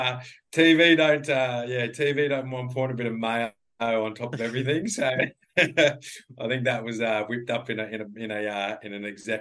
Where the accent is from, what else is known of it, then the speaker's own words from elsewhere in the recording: Queensland, Australia; I grew up in Western Queensland. We have a farm out there, but you know, we're not farmers. We're cows and stuff on the farm growing up, but the family business is cutting timber.